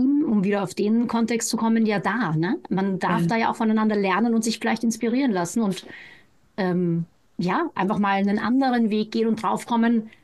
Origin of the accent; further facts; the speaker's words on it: Vienna, Austria; now in Germany; Ich komme ja aus Wien ursprünglich, lebe aber schon seit über 15 Jahren in Deutschland.